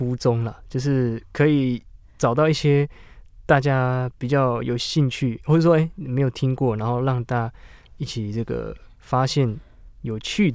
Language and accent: Chinese; Miaoli County, Taiwan; 我是来自苗栗的创作歌手。